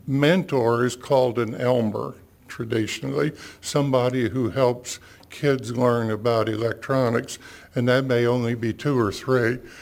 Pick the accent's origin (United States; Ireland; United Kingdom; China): United States; North Carolina; I'm from Watauga County.